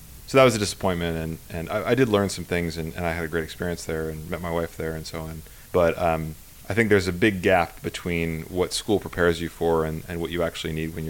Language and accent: English; Pennsylvania, United States; moved away as an adult; No, actually, I grew up in Pennsylvania, of all places.